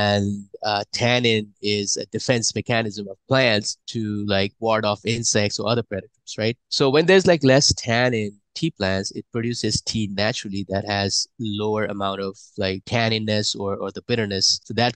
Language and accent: English; Nepal; I'm originally from Nepal, if you didn't know.